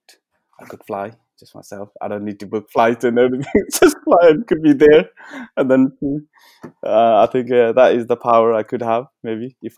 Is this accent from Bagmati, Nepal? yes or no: yes; Kavre, Bagmati, Nepal; English is a second language; Yes, Kavre. My hometown is in Kavre, which is just outside of Kathmandu, around 70 kilometers.